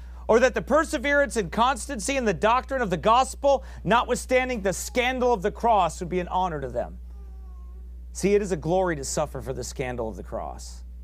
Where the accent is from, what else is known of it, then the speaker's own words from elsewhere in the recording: Iowa, United States; How'd you know I was from Iowa? Must be the accent.